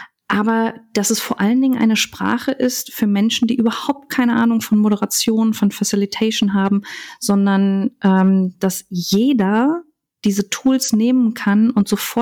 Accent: Cologne, North Rhine-Westphalia, Germany; weil ich tatsächlich mit Köln und meiner Heimat sehr verbunden bin und aber auch sehr viel in der Welt rumgereist bin, in drei verschiedenen Ländern gelebt habe.

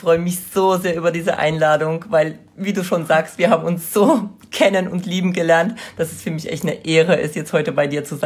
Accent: Poland; Ich bin Ehefrau, also ich komme selber aus Polen, habe einen also praktischen Migrationshintergrund.

